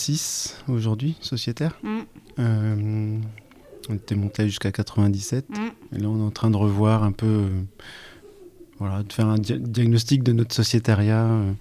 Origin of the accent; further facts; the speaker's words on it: Normandy, France; now in Mayenne, France; Alors, je suis pas mayennais, je suis normand.